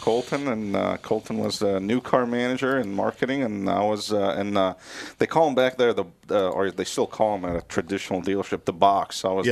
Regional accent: Beirut, Beirut Governorate, Lebanon; now in United States; I mean, Lebanon is more like a California weather kind of thing, and I grew up in Beirut

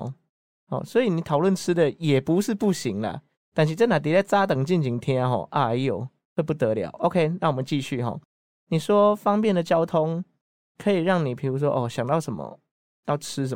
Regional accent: Yunlin County, Taiwan; 我老家在云林，那云林那边的公车基本上就是有点像是朝九晚五的概念

